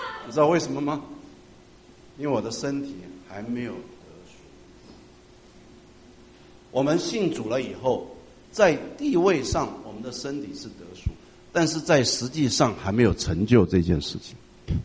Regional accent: Taiwan; 我从台湾来，台湾是升学主义啊

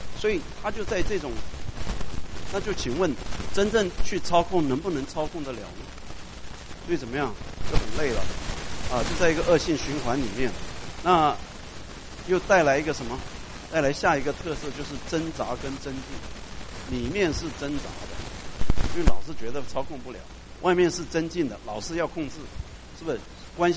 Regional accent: Taiwan; moved away as an adult; 我是从台湾来的，我不是小留学生，我是中留学生，我25岁才来

